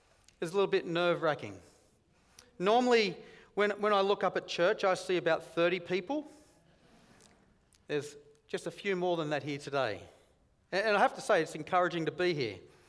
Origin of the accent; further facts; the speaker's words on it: Roxby Downs, South Australia, Australia; Whenever I tell people I'm from Roxby Downs, the response I normally get is, wow, must be hot.